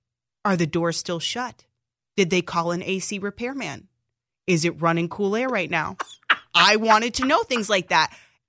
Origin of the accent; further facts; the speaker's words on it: Arizona, United States; also born or lived in Seattle; now in Chicago, United States; well, I was born in Seattle. I grew up in Arizona. So if I'm not a true Chicagoan, it's okay.